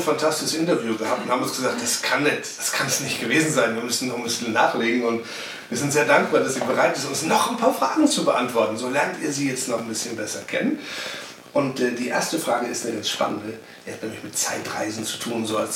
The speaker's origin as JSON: {"language": "German", "town": "Limburg", "region": "Hesse", "country": "Germany", "tie": "born there", "said": "Ich bin ja Edelsäcker, das heißt meine Eltern beide und auch ich bin in Limburg geboren und ich nenne sie auch meine Stadt"}